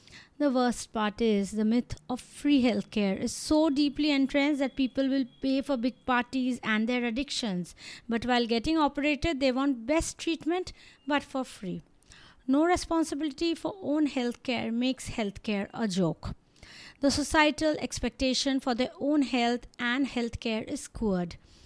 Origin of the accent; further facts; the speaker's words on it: India; Remember, I'm an Indian doctor and different countries have different course duration and rules.